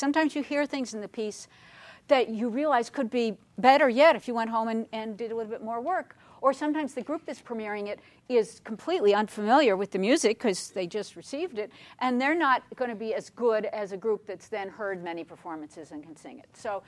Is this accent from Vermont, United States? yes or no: yes; Vermont, United States; I'm a composer from Vermont, and I do indeed live on a dairy farm